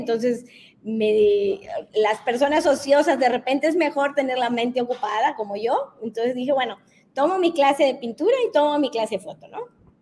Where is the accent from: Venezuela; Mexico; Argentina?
Mexico; Mis tonos son muy mexicanos. Soy muy mexicana, amo mucho mi México maravilloso.